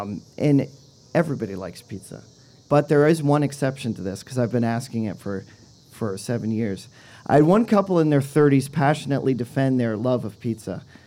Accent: Springfield, South Dakota, United States; close to where I grew up in Springfield, South Dakota. And I was talking to a retired cop in my hometown

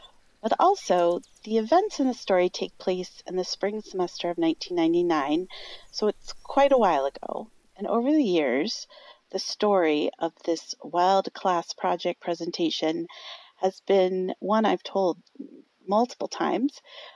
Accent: Holyoke, Massachusetts, United States; from Holyoke, and this is my story, Talking Trees.

